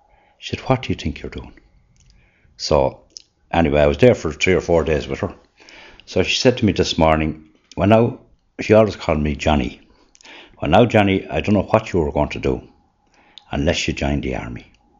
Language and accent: English; Castle Pollard, Westmeath, Ireland; I was reared and schooled in Castle Pollard, and it was a tough life in those days.